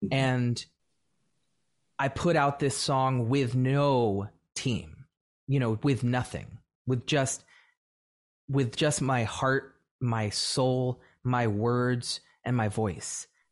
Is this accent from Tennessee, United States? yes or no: yes; Nashville, Tennessee, United States; It's not something that growing up in Nashville, Tennessee, that I was ever able to like dye my hair, wear earrings, paint my nails